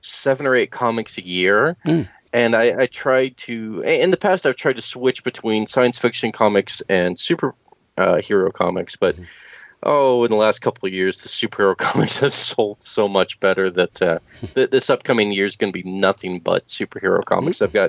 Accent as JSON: {"language": "English", "region": "the South", "country": "United States", "tie": "born or raised there", "said": "growing up in the South, I encountered quite a bit."}